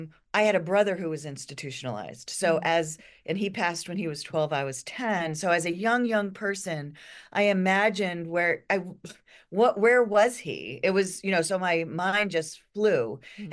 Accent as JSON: {"language": "English", "region": "New England", "country": "United States", "said": "We're from New England."}